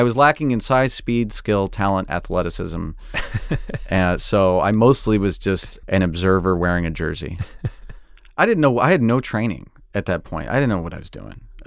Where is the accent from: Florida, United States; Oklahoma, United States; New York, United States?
Oklahoma, United States; But I wanted to be a tornado chaser growing up in Oklahoma.